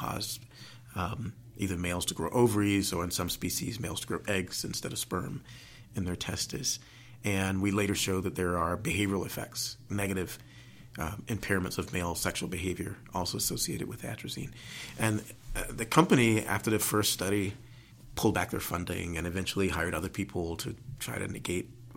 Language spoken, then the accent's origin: English; South Carolina, United States; I grew up in South Carolina